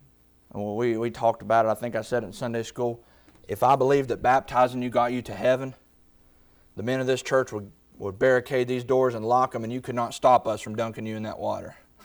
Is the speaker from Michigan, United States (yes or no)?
no; West Virginia, United States; and I'm from West Virginia, so I have to have a dictionary when I'm reading my Bible